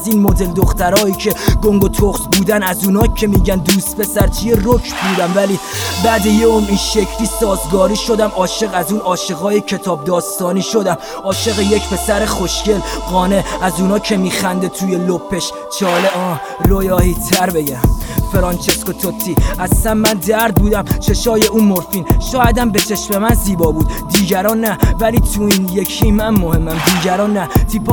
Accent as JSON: {"language": "Persian", "country": "Iran", "tie": "born there", "said": "من یه ایرانیم متولد وطن"}